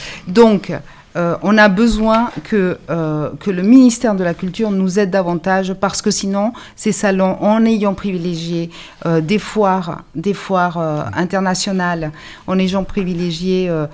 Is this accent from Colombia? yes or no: yes; Colombia; moved away; je représente la Colombie. Je représente la Colombie. Ça fait très longtemps que j'ai quitté la Colombie, donc je suis une déracinée.